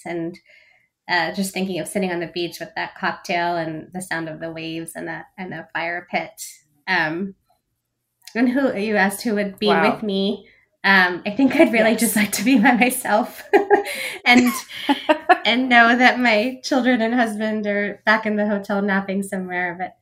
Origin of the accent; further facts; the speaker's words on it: New Jersey, United States; And growing up in Central Jersey, actually, my parents loved coming to New York on a regular basis